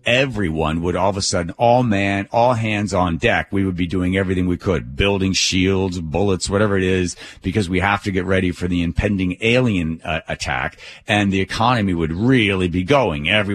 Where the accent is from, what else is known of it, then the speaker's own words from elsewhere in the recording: Philadelphia, Pennsylvania, United States; also born or lived in New York / New Jersey; now in Seattle, United States; I grew up in Philadelphia, lived in New York and stuff in New Jersey.